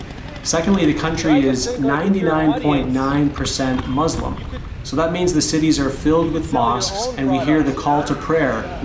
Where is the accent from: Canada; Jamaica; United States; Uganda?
Canada; moved away; also born or lived in Australia; my wife, Kristen, and I moved from Canada to Australia in 2006.